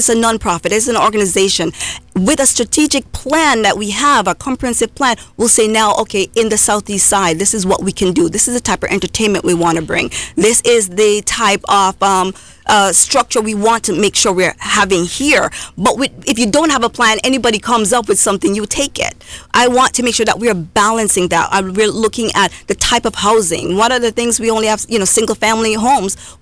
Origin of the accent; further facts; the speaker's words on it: Ocho Rios, Saint Ann, Jamaica; where I grew up in Ocho Rios, had my own group where we worked on the performing arts.